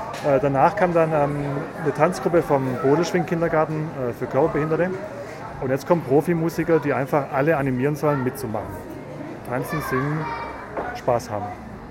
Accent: Neu-Ulm, Bavaria, Germany; Ja, ich komme aus Neu-Ulm.

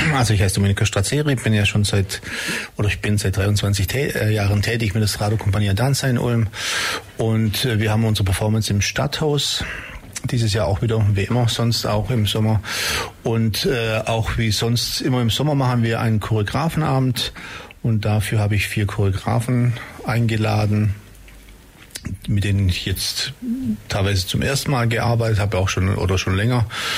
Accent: Taormina, Sicily, Italy; das erste Mal, wo ich wieder nach Hause gefahren bin, nach Taormina, habe ich mich sehr verbunden gefühlt zu meiner Heimat und da zu diesen Traditionen eigentlich.

